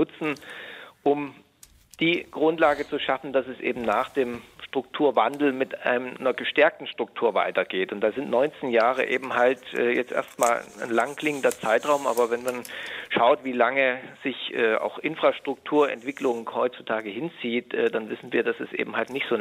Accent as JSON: {"language": "German", "region": "Saxony", "country": "Germany", "said": "Ich komme also aus dem Süden des Landkreises Görlitz."}